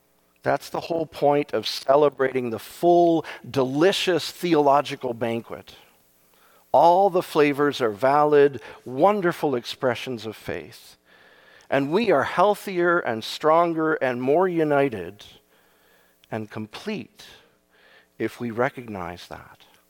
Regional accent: Japan; now in Canada; I grew up in Japan with parents who worked for the church.

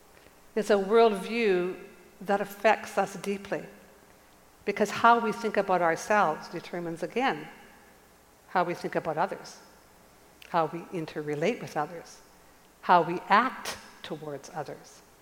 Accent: Penticton, British Columbia, Canada; born there; I was born in Canada. I was born in the 1940s. I was born in Penticton. I was born into a very conservative area.

